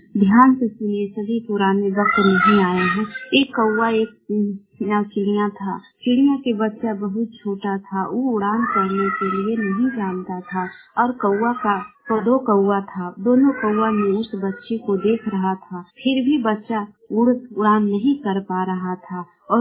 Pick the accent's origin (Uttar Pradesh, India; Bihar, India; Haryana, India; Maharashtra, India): Uttar Pradesh, India; Lucknow; मैं गोवा से पूरा से बोल रही हूँ, लखनऊ जिला के रहने वाली हूँ।